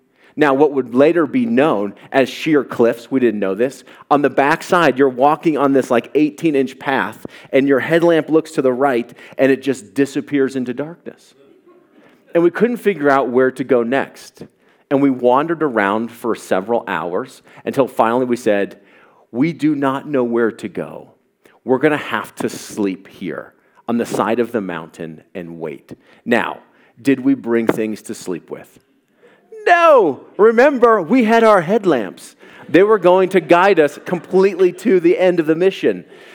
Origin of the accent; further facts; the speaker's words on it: Colorado, United States; You know, I grew up in Colorado on the Front Range and pretended to be somewhat of an outdoorsman from time to time.